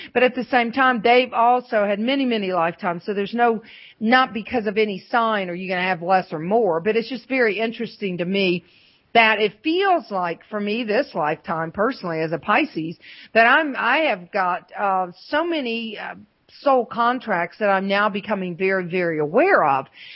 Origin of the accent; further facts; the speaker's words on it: the South, United States; now in North Georgia, United States; And I'm from the South. My family's from Mississippi.